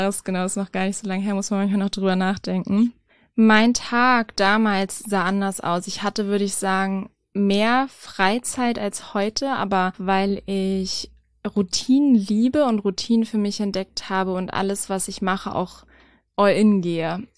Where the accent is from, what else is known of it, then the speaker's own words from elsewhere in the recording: Lower Saxony, Germany; im Gifhorn ab und zu gespielt. Die hat sich da irgendwann ein Häuschen gekauft und in der Nähe von meiner Heimat.